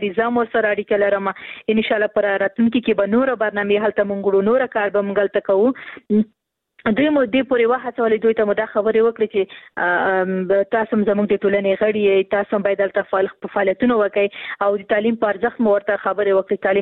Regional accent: Khost, Afghanistan; زه هم د خوست یم

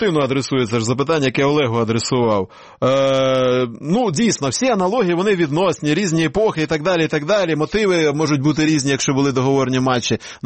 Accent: Kyiv, Ukraine

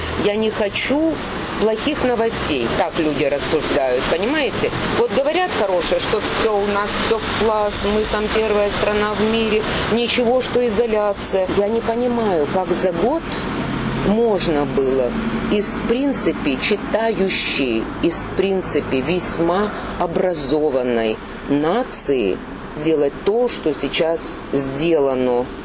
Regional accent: Ukraine; я украинка

